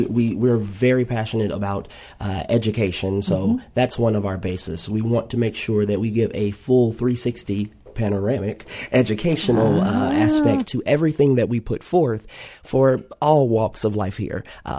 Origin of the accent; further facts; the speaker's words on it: Chicago, Illinois, United States; now in Grand Rapids, United States; I'm originally from Chicago